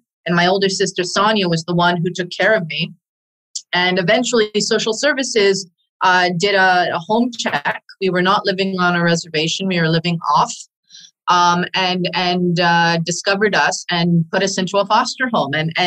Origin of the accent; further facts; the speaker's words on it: Lac La Ronge, Saskatchewan, Canada; also born or lived in Thompson, Manitoba; So I was born in Thompson, Manitoba. I am originally from Lac La Ronge, Saskatchewan, Treaty 6. I'm Cree First Nations.